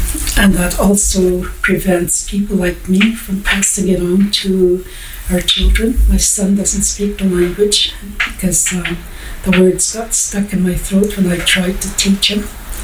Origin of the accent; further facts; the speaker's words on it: Lac Seul, Ontario, Canada; I am Bear Clan, and I'm from Lac Seul, Ontario. I have been a language teacher all my life, and I speak Anishinaabe Mohin.